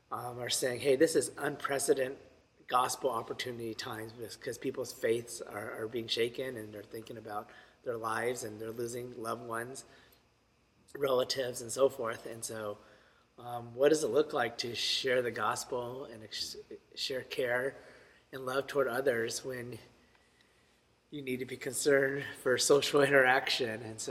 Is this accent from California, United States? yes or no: yes; California, United States; I'm from California, and I think my relatives are in a lot of fear